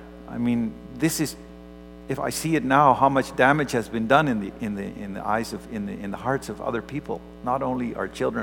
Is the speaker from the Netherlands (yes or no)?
yes; Netherlands; It's puzzling for us when we think we're from Holland.